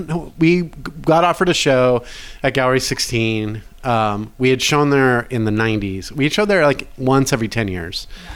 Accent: Irvine, California, United States; Orange County, Irvine. I grew up in Irvine, California.

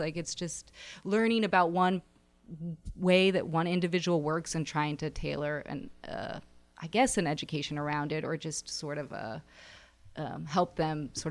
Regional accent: San Jose, California, United States; I grew up in San Jose, which is very different than San Francisco, and San Francisco is very different than Oakland

